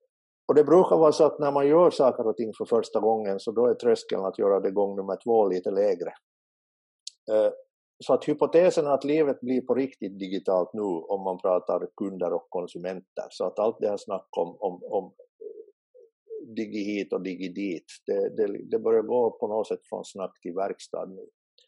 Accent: Larsmo, Ostrobothnia, Finland; now in Jakobstad, Finland; Det finns tillhörigheter i mitt fall både till Jeppis där jag nu bor och dit jag betalar kommunskatt. Sen har vi sommarstugan i Larsmo där jag är uppvuxen som ju mentalt fortfarande är hemma.

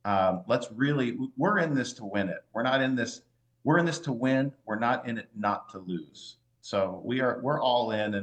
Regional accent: Lisbon, United States; I am born and raised in Lisbon. I am a dairy farmer in Lisbon.

